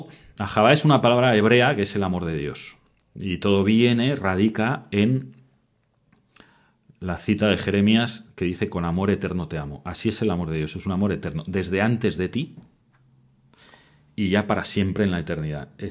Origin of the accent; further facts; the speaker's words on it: Castile and León, Spain; vete a mi pueblo, que es un pueblo de Ávila, de 1.200 habitantes